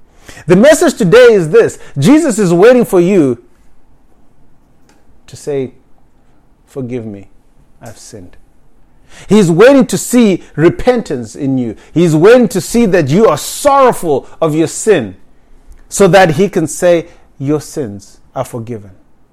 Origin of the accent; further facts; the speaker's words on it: Zimbabwe; now in United States; Well, first, Africa is a continent, but I'm from Zimbabwe.